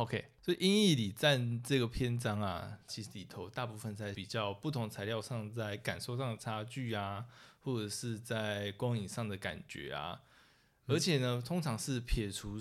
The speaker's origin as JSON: {"language": "Chinese", "country": "Taiwan", "said": "但是其实我们台湾人不太理解，就是壁龛呐。"}